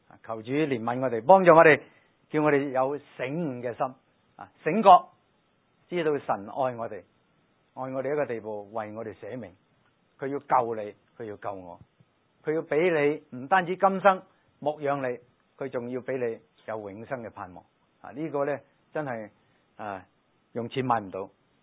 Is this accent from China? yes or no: yes; Guangdong, China; 够我们广东话说够堕落了